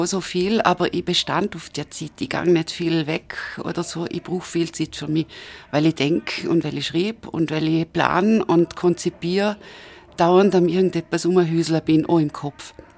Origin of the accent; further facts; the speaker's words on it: Bludenz, Vorarlberg, Austria; moved away as an adult; also born or lived in Vienna; Ich bin eine blutensgeborene, definierte Montafonerin, die aufgewachsen ist in Bludenz und Montafon und dann halt ja, fast 30 Jahre lang in Wien war.